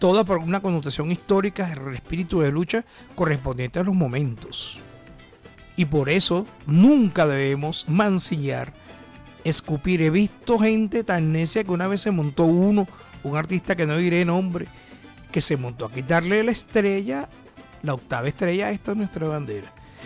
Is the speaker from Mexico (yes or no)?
no; Venezuela; o estoy en otras latitudes del mundo y soy venezolano y venezolano